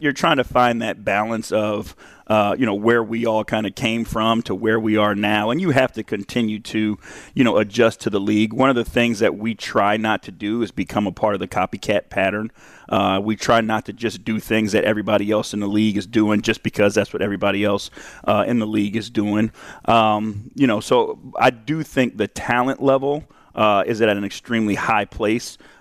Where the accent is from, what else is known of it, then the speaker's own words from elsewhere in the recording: Denver, Colorado, United States; But we grew up together in the Denver area.